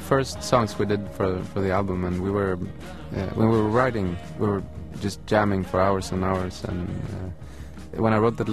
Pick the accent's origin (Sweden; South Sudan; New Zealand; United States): Sweden; Yeah, well, growing up in Sweden and with parents from Argentina, I was sort of exposed to both Latin American music and music from the States and from the UK.